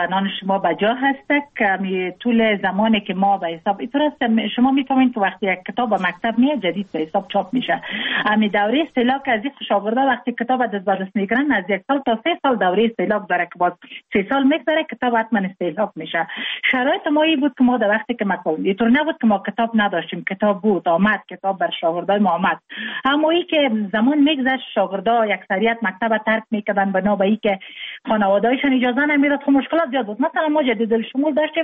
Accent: Jowzjan, Afghanistan; ما مکتب در ولایت جوزجان خواندیم، چون متولد ولایت جوزجان هستم.

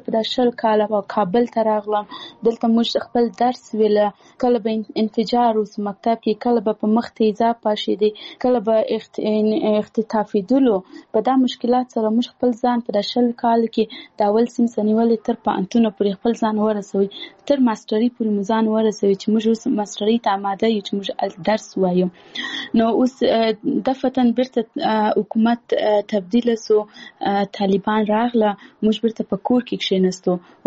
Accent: Paktia, Afghanistan; اول زه خپله خپل د پکتیا ولایت یم، زه د یو کلی یم

